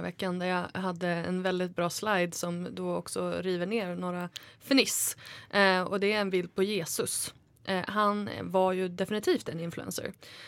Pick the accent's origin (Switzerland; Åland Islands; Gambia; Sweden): Sweden; Örnsköldsvik, Västernorrland County; Jag är från Övik från början